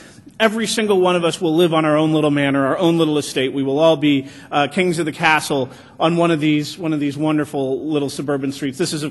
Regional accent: Calgary, Alberta, Canada; I chose to pick on my hometown of Calgary because I figure no one's going to knock me for picking on my own hometown.

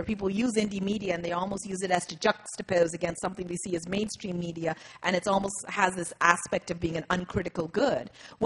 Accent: Canada; But as a black person, and I mean not just as a Canadian

